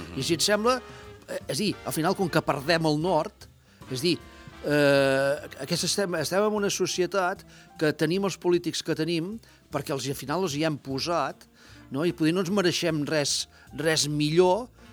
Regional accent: Olot, Catalonia, Spain; som olotins, som catalans, som europeus

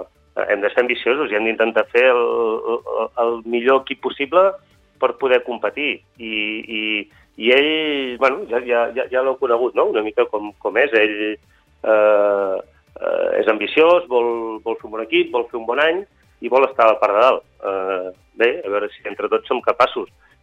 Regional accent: Catalonia, Spain; però com a Catalunya, com a catalans

